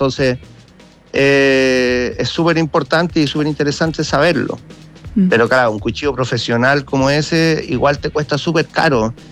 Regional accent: Valparaíso, Chile; Optimista, como porteño. Y invitar a la gente a que venga a Valparaíso.

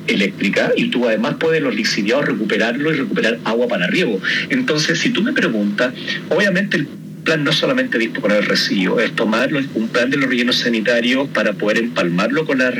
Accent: Iquique, Tarapacá, Chile; Yo soy de Iquique, el comportamiento de la gente de Iquique es muy distinto al comportamiento de la gente que vive en Valdivia

